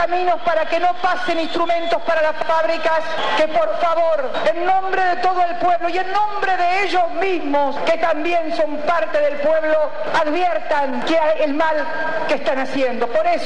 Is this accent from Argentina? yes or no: yes; Argentina; Ese es el deber que siempre cumpliré como argentina por sobre todas las cosas